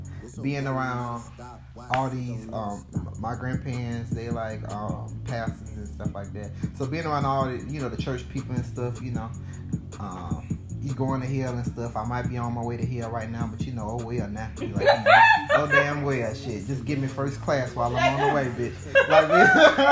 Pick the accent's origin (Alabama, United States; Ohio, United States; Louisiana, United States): Alabama, United States; Selma; now in Birmingham, United States; I just lived in New York a short time. But I'm from Selma. And then I moved up here in Birmingham in 2012.